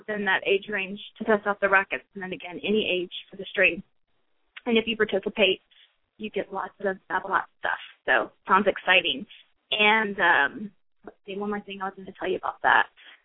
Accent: Houston, Texas, United States; It's cold for me, too. I'm from Houston

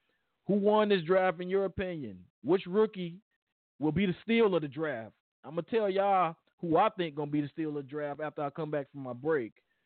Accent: Indiana, United States; now, I'm a regioner. I'm a Northwest Indiana guy, so this was kind of our hometown team.

